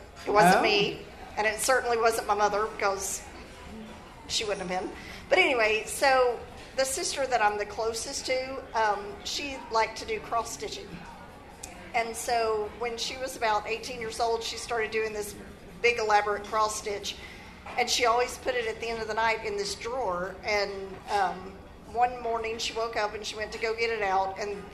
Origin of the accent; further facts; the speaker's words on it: Texarkana, Arkansas, United States; Okay, so I grew up in Texarkana, Arkansas.